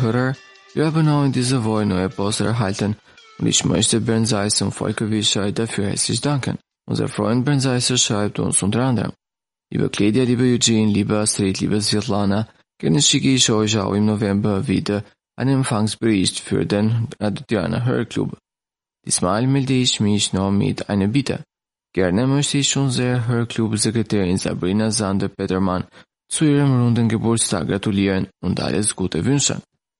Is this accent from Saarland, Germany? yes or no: yes; Saarbrücken, Saarland, Germany; einen kleinen Bericht über einen Besuch in meiner alten Heimatstadt Saarbrücken, genauer gesagt im Stadtteil Brebach.